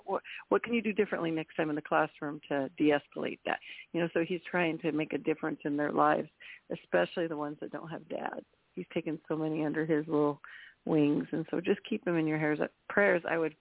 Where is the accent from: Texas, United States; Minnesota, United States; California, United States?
Texas, United States; Houston; I'm from Houston, Texas, and I know Charles from Fellowship Friday.